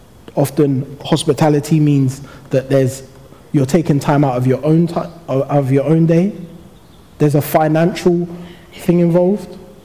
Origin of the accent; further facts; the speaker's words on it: Ponders End, London, United Kingdom; I grew up on a cul-de-sac, like I mentioned. I grew up in Ponders End, and there was about 8 boys, all within a few years of each other